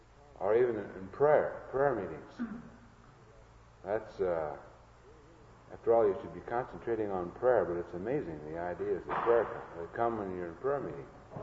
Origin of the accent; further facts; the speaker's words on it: Iowa, United States; I grew up with I was raised in Iowa.